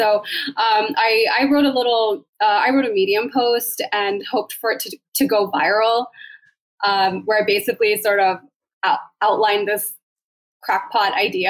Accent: Maryland, United States; We're both copywriters. We're both originally from Maryland.

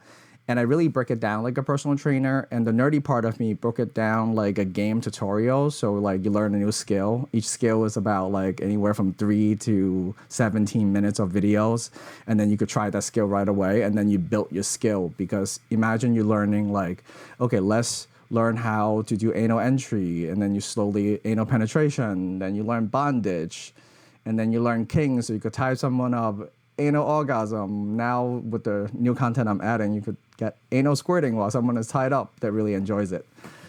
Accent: Hong Kong; English is a second language; So as nerdy as I am, like growing up in Hong Kong, like the East is really love teaching people how to experience the world

